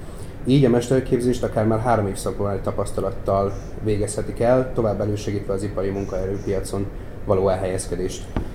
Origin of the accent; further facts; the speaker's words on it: Debrecen, Hajdú-Bihar, Hungary; Én magam Debrecenbe születtem, itt is nőttem fel, és itt is szeretnék karriert építeni